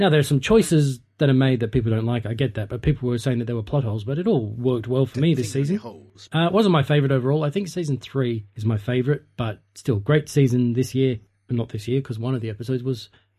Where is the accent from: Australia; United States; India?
Australia; as an Australian taxpayer